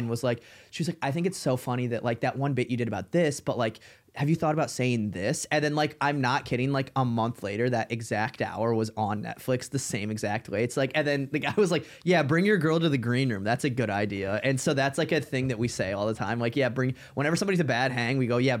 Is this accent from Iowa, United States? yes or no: yes; Iowa, United States